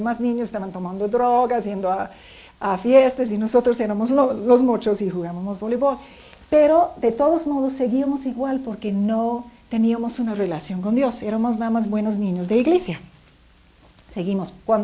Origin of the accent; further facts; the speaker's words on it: United States; born there; obviamente. Nací, obviamente, en Estados Unidos, en una familia tal vez típica americana, clase media.